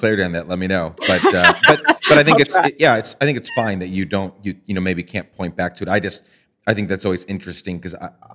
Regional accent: Guatemala; One was growing up in Guatemala

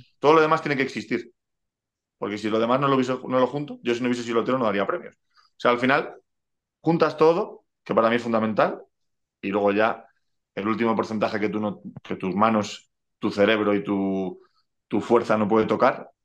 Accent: Galapagar, Community of Madrid, Spain; para un chaval de Galapagar que que jamás imagino ser lotero

